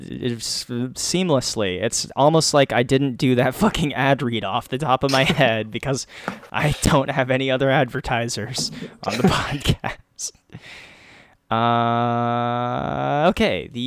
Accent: Ohio, United States; but I'm from Ohio though

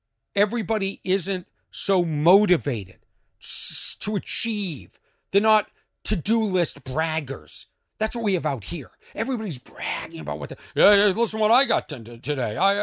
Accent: California, United States; This idiot didn't even think to ask where I was from. Guess what, idiot? I'm from California, too.

